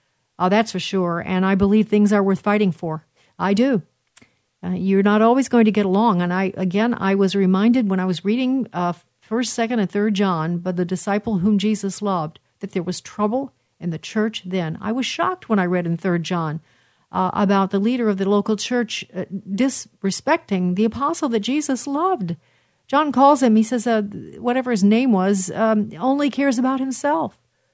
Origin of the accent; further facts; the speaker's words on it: Oklahoma, United States; My hometown in eastern Oklahoma has more medical marijuana dispensaries than any other type of business